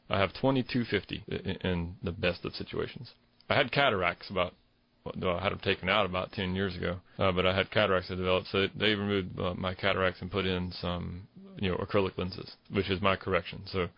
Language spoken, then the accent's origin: English; Cary, North Carolina, United States; I was raised in Cary, so I went through the Cary schools and Cary High School